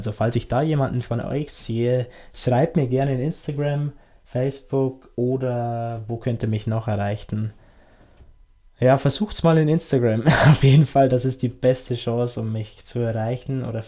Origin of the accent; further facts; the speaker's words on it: Bavaria, Germany; Im Oktober bin ich eher mal in meiner Heimatstadt in Passau und beziehungsweise eine kleinere Stadt, die in der Nähe von Passau liegt.